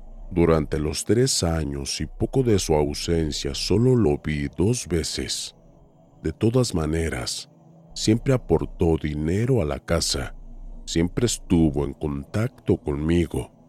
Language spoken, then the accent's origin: Spanish; Aguascalientes, Mexico; Soy de Aguascalientes, México.